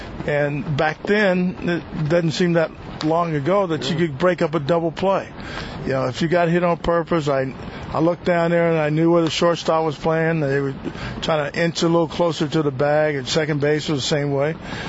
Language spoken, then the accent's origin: English; Texas, United States; I grew up in Texas and we played and it was hot all the time, so I never had that.